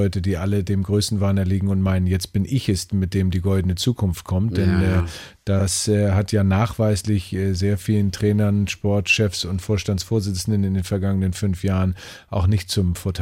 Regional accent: Kiel, Schleswig-Holstein, Germany; Und natürlich bin ich ja ein Kieler

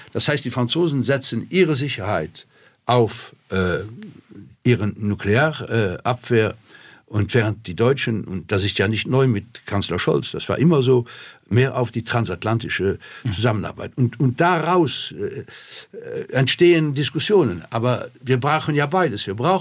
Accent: Luxembourg; Und als Luxemburger kann ich sagen, nicht nur die Sprache unterscheidet Deutsche und Franzosen, sondern die ganze Mentalität, die ganze Geschichte auch.

